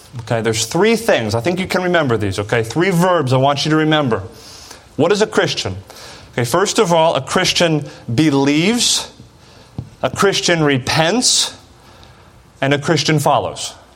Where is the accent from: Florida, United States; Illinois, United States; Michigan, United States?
Florida, United States; Pastor Fisher was one of my pastors in the church I grew up at in Florida